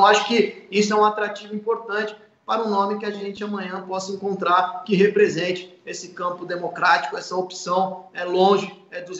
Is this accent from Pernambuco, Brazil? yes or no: no; São Paulo, Brazil; Eu, enquanto paulista, né, eu reconheço, fui governado, né, sou cidadão, fui governado pelo Geraldo